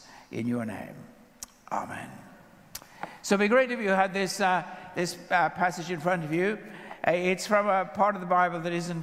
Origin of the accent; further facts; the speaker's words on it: Ireland; Secondly, I'm Irish.